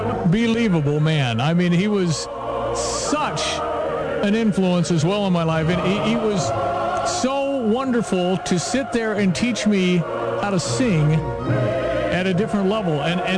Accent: Champaign, Illinois, United States; from Champaign.

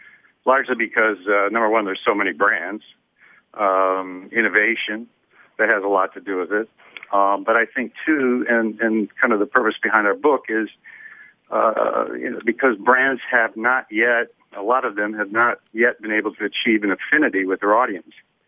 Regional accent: Lansing, Michigan, United States; now in Chicago, United States; By the way, it's good to be talking to Lansing. It used to be my hometown.

